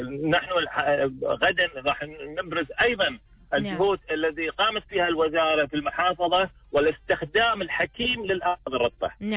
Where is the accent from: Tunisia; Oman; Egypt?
Oman; عندنا في عمان